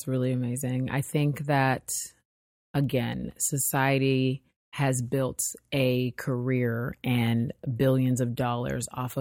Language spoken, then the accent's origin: English; United States; Necessarily just being Black American, but being American.